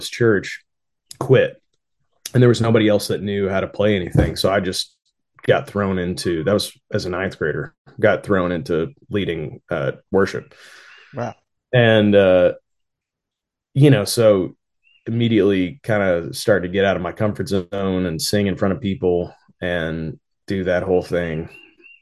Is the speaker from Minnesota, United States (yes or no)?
no; Fort Smith, Arkansas, United States; And I went down to the farmer's market in my hometown of Fort Smith, Arkansas, and started setting up on the corner with my guitar and started playing for tips.